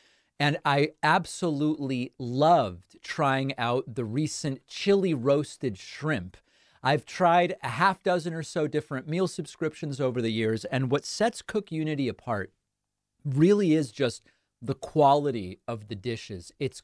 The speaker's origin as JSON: {"language": "English", "country": "Argentina", "lives_now": "United States", "said": "As many of you no doubt know, I'm originally from Argentina. And one of the things I really miss about being there is the soccer and how easy it is to find it on TV."}